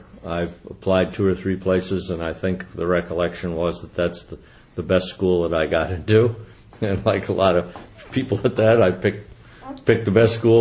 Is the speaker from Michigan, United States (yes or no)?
yes; Battle Creek, Michigan, United States; I was born in Battle Creek, Michigan, and lived there virtually all my life, except for 3 years during the war and World War II.